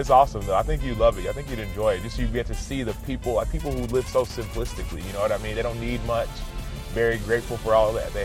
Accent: Dallas, Texas, United States; Born and raised in Dallas. Parents are from Nigeria. They're born and raised over there.

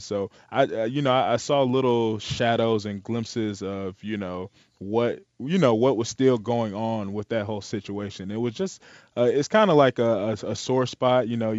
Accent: Riverdale, Georgia, United States; born there; I was born in Riverdale, Georgia. My mother is Nigerian, and so my family, they're from Nigeria, and that's pretty much.

